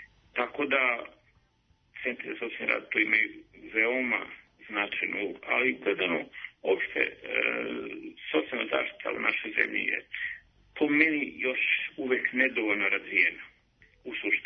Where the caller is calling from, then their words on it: Belgrade, Serbia; Iz Beograda.